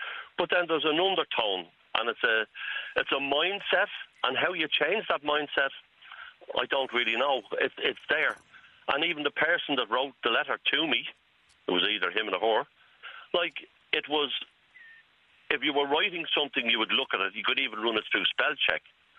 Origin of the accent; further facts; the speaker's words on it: Dublin, Leinster, Ireland; No, I was born and bred in the Liberties.